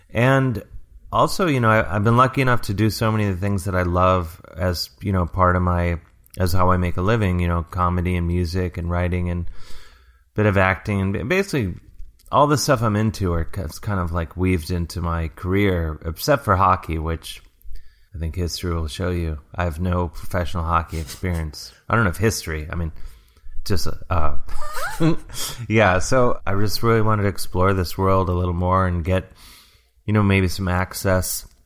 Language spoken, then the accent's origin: English; Cleveland, Ohio, United States; being from Cleveland, we only had an NHL team for 2 years